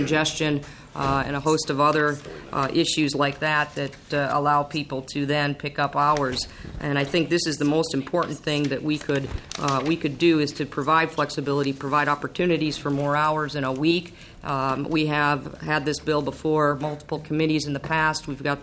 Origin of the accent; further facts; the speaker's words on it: Minnesota, United States; I'm from the Iron Range.